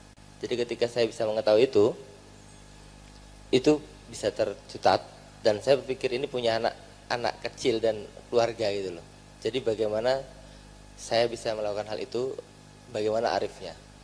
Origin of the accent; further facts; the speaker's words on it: Balikpapan, East Kalimantan, Indonesia; Saya dari Balikpapan.